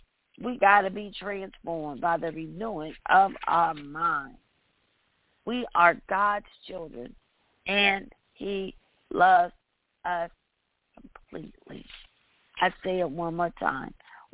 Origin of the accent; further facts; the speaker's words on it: Kentucky, United States; I got to take a minute of silence from my home state where I was born, just about 30-some miles from where I grew up.